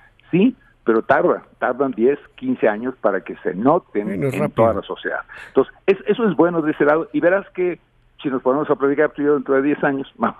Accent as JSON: {"language": "Spanish", "country": "Mexico", "said": "Nosotros seguimos en este mundo en el cual somos muy mexicanos, ¿no?"}